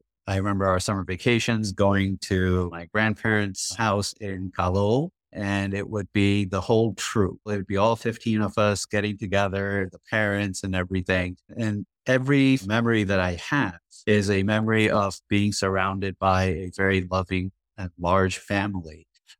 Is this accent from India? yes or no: yes; India; it was great growing up in India, because even though I was an only child, we had quite a large extended family.